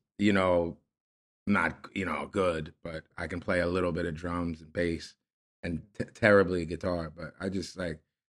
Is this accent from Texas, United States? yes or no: no; Philadelphia, Pennsylvania, United States; I had like a couple bands with kids I grew up with in Philly.